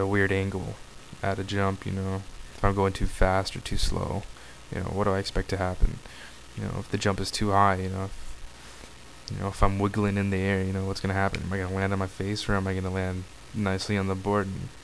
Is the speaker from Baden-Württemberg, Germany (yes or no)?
yes; Heidelberg, Baden-Württemberg, Germany; I'm from Heidelberg, Germany. I lived half my life in Germany. My dad is in the army. He was stationed in Germany and he met my mom there.